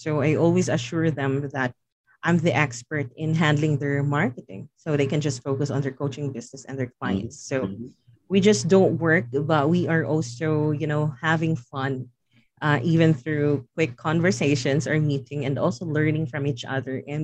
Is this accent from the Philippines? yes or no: yes; Philippines; So, for example, in my case, I'm from the Philippines, and I'm targeting coaches in the U.S.